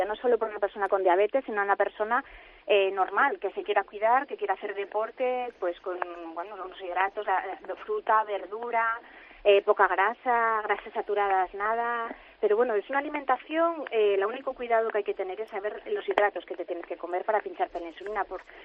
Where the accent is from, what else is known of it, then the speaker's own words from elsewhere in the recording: Gijón, Asturias, Spain; porque yo soy de Gijón, pero bueno, estuve en Oviedo en una mesa redonda